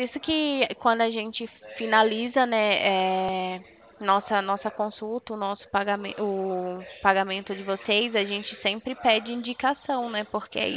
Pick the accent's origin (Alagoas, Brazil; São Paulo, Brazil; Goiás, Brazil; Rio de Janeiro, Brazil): Alagoas, Brazil; moved away; É que eu não sou daqui, né? Não sei se você já percebeu pelo meu sotaque. Eu sou alagoana. Tô perdida por aqui.